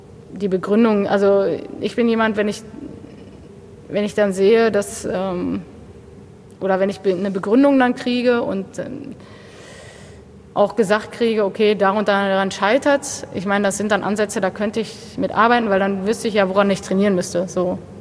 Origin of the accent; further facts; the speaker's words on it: Bochum, North Rhine-Westphalia, Germany; Ich meine, ich bin in Bochum geboren. Ich habe auch noch nicht so viel wohnlich nicht so viel anderes gesehen. Ich bin tatsächlich auch immer in meinem Viertel so ein bisschen geblieben, auch wohnhaft.